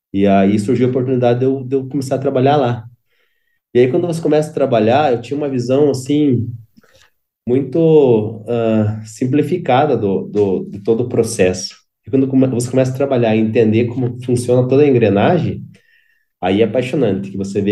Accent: Castro, Paraná, Brazil; Eu sou de uma cidade do interior do Paraná, aqui de Castro

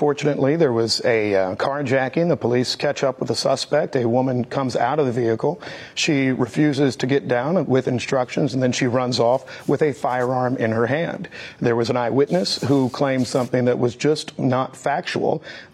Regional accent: Missouri, United States; You know, when I was growing up in Missouri, which has always been a state that has supported the Second Amendment

